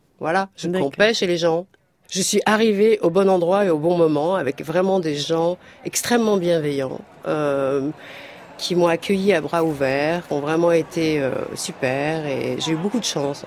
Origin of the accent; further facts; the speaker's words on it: France; born there; Je suis algérienne. D'ailleurs, j'étais algérienne. Je suis restée algérienne jusqu'à 30 ans. Même si j'étais née en France, j'étais vraiment, algérienne.